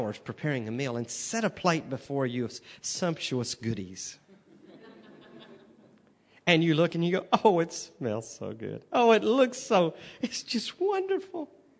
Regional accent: Texas, United States; I tell people everywhere I go, I'm from Texas, and we like things simple in Texas. God speaks to me in Texan, about as simple as you can get.

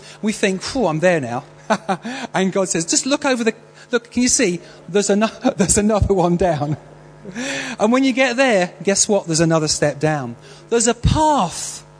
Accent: North West England, United Kingdom; I grew up in Lancashire, and there's an expression, a Lancastrian expression

